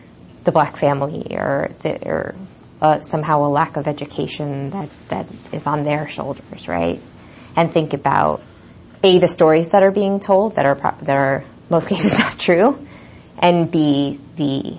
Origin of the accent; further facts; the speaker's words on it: New York, United States; I'm from New York